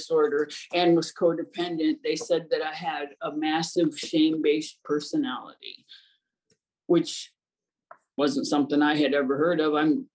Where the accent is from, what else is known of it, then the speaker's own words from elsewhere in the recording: Ohio, United States; I grew up in Ohio in a small town, and I thought I came from a perfectly wonderful family.